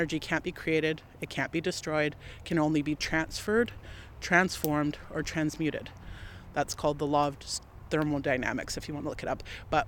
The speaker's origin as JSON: {"language": "English", "region": "British Columbia", "country": "Canada", "said": "people on the West Coast of what we currently refer to as British Columbia, we potlatched, right?"}